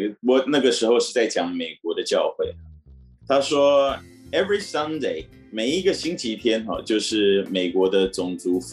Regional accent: Hong Kong; now in United Kingdom; 我是一个港人，但是我现在人在英国

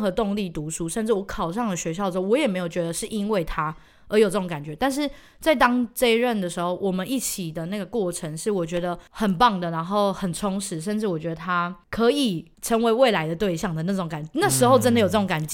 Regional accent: Taichung, Taiwan; 我是台中人嘛，然后我想要往南部。

